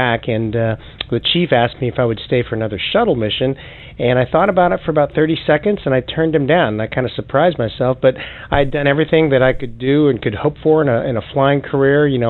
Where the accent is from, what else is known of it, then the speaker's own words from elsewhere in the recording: United States; Oh, no. I'm an American. I was born in the U.S.